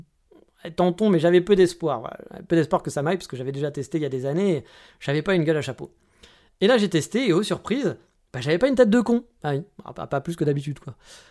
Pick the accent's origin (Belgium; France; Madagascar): France; blanc, bleu, rouge, oui, on est français, monsieur